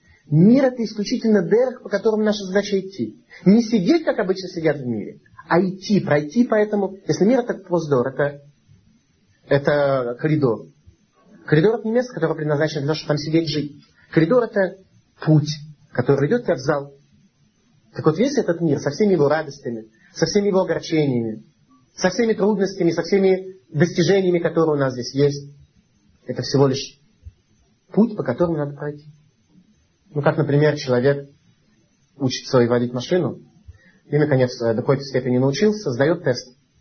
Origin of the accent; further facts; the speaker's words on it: Saint Petersburg, Russia; born there; Как мы с вами родились в Ленинграде, это болото, ну, настоящее болото.